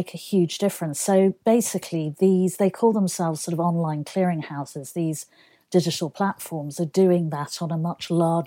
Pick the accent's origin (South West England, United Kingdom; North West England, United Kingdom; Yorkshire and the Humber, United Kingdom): North West England, United Kingdom; Manchester; It was fantastic because Manchester, first of all, it has an incredible design heritage.